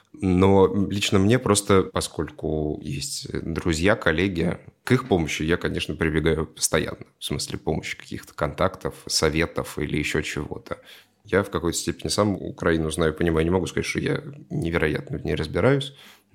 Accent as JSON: {"language": "Russian", "country": "Russia", "said": "В смысле, когда люди узнавали, что я россиянин"}